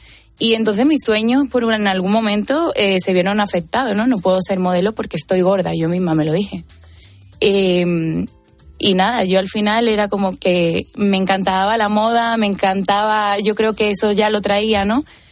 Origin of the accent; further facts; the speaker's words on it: Los Palacios, Andalusia, Spain; yo vengo al final de Los Palacios, de un pueblo de Sevilla